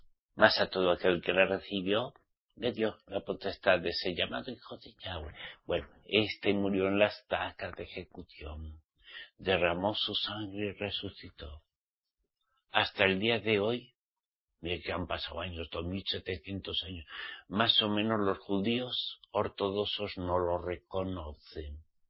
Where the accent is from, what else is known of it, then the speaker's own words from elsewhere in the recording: Spain; Porque soy español. Español. Nací en España. De mi papá y mi madre y mi mamá.